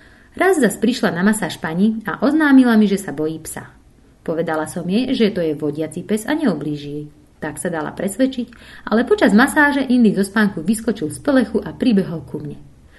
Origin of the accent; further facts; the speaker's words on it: Stará Ľubovňa, Prešov Region, Slovakia; Pochádzam zo Starej Ľubovne